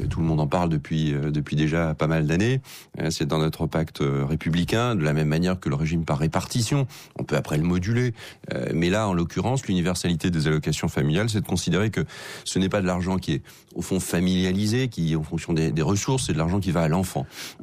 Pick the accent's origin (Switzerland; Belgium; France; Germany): France; Oui, mais moi j'assume ces principes parce qu'on est français avant d'être de droite ou de gauche